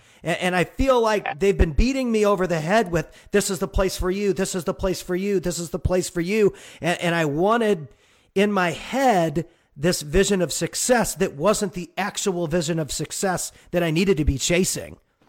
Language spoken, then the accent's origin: English; St. Louis, Missouri, United States; also born or lived in Arizona / Las Vegas, United States; I'm from St. Louis. I moved to Arizona for college. When I graduated college, I moved to Las Vegas.